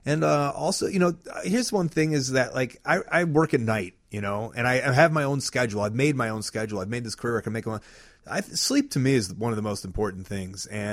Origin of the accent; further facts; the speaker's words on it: Deerfield, United States; I come from Deerfield, which is a pretty like stereotypical town of when you think of Deerfield.